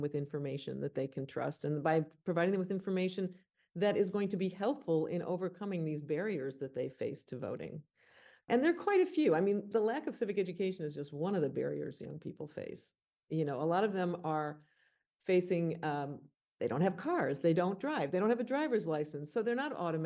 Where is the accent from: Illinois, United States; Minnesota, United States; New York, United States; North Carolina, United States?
Illinois, United States; I grew up in Illinois, it was not legal.